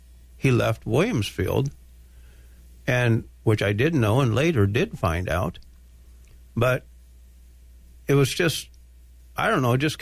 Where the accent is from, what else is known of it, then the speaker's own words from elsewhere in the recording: Toulon, Illinois, United States; And I signed in, I was from Toulon, Illinois.